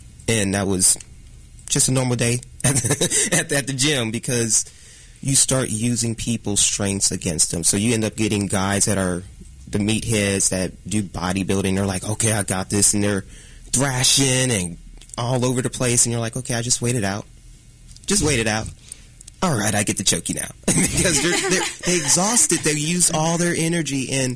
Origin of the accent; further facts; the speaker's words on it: Kansas City, United States; Born and raised in Kansas City. Started in fitness in college.